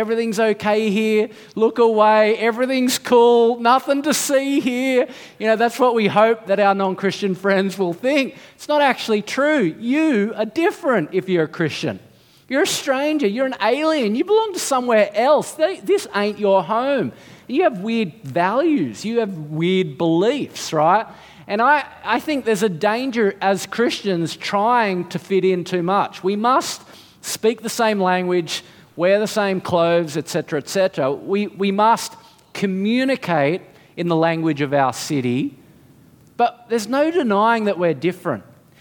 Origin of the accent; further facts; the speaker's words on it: Australia; born there; I'm an Aussie, I was born here